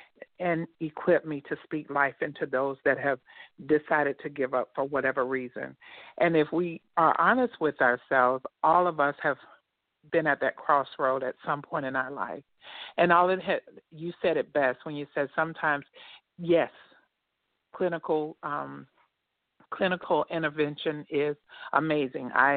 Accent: Port St. Joe, Florida, United States; But as I stated … I moved down to South Florida from Port St. Joe, Florida. It's in the Panhandle in North Florida.

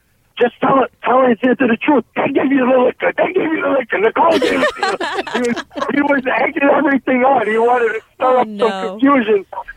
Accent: Bensonhurst, New York, United States; also born or lived in Bay Ridge; I listened to that radio station when I grew up in Bensonhurst my whole life.

